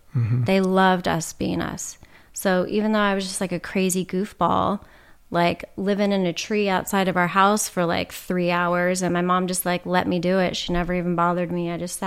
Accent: California, United States; I grew up in Orange County, so there's like a whole culture there, like identical homes, ding ding ding.

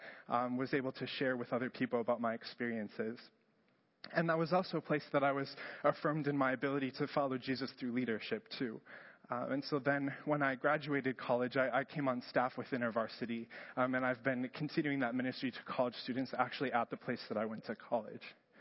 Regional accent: Marshfield, Wisconsin, United States; I grew up here in Marshfield and going to this church.

